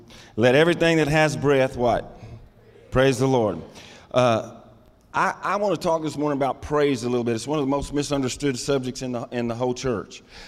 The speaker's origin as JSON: {"language": "English", "region": "Texas", "country": "United States", "said": "I did come by way of Placentia, but I'm from Texas. And so the difference between me and Pastor David is he says Ewens, and we say y'all."}